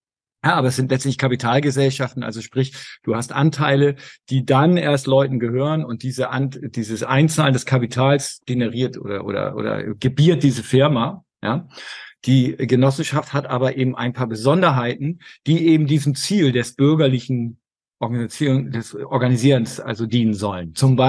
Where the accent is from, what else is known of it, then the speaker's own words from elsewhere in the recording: Wilster, Schleswig-Holstein, Germany; Also wir hatten eine Volksbank in Wilster, in dem 5000-Seelen-Kap, wo ich groß geworden bin